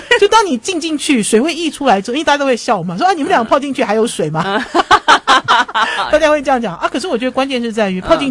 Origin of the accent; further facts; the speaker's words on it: Taiwan; accent: Taiwanese Mandarin; 他不是我们这种台湾国语